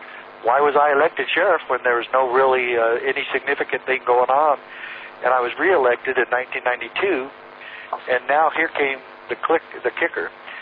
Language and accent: English; Arizona, United States; I was sheriff in Arizona. I'm from Arizona originally, and I grew up in a law enforcement home.